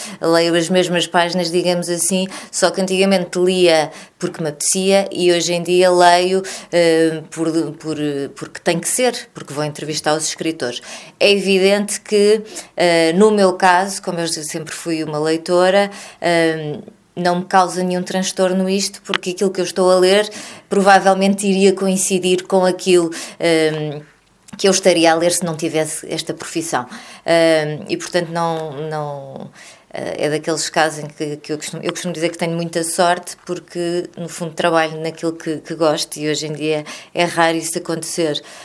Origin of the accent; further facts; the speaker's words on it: Lisbon, Portugal; born there; como já disseste. Nasci em Lisboa em 1979.